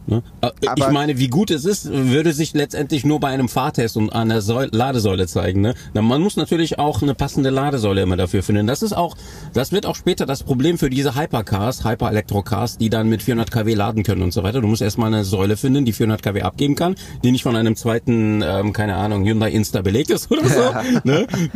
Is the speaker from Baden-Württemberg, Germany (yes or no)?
no; Cologne, North Rhine-Westphalia, Germany; als Kölner Junge, ne, der in Köln geboren und aufgewachsen ist